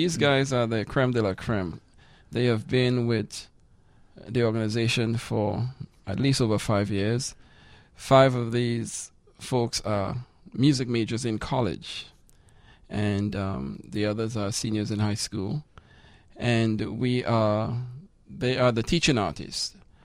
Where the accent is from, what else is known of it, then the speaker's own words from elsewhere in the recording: Trinidad & Tobago; now in United States; So I'm originally from Trinidad, and this is part of our gift to the world, steel drums and steel band music.